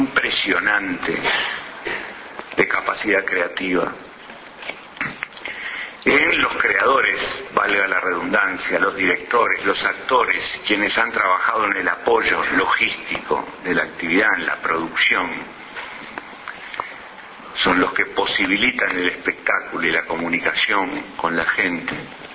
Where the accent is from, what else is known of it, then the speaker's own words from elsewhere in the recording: Uruguay; Y yo como uruguayo estoy contento